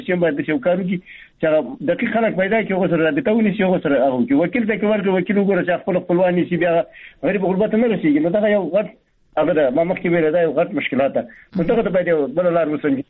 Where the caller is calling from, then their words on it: Baghlan, Afghanistan; بغلان مې تماس نیول